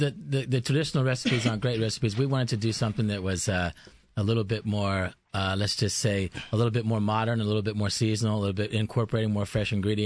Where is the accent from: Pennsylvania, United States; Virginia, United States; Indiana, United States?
Virginia, United States; growing up in Virginia, it wasn't something that... corned beef hash wasn't something that we certainly were familiar with.